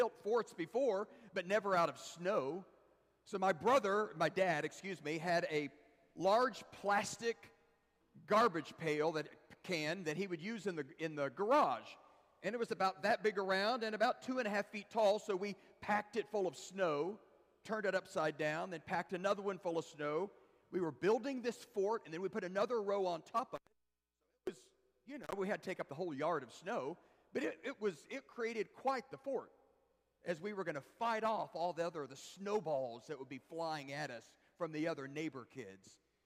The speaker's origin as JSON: {"language": "English", "region": "Texas", "country": "United States", "tie": "born or raised there", "also_born_or_lived": "Wichita Falls", "said": "probably remember that I was raised in Texas, because I've told stories about that before. So before my family moved to the Dallas-Fort Worth area, when I was, in fifth grade, we lived in Wichita Falls, Texas."}